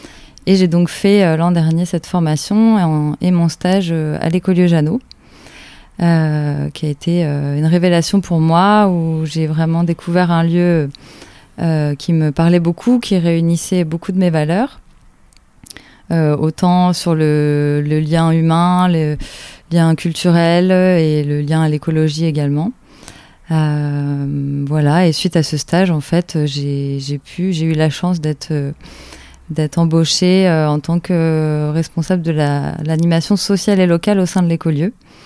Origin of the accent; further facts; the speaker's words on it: Normandy, France; moved away as an adult; je suis originaire de Normandie, où mes parents étaient agriculteurs, je suis d'une famille d'agriculteurs, et je suis partie sur Bordeaux pour mes études